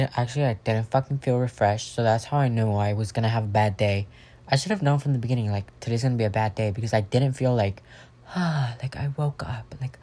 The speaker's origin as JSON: {"language": "English", "region": "California", "country": "United States", "said": "I'm 14. I'm from Southern California. I am a cute little Mexican."}